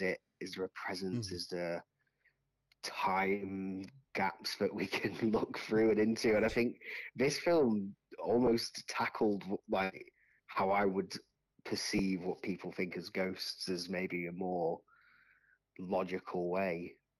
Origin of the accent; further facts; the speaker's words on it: Yorkshire and the Humber, United Kingdom; also born or lived in North West England; now in Wagga Wagga, Australia; So I'm from Yorkshire and near Manchester originally. So only been in Wagga now for 3 months. So still kind of new to the area.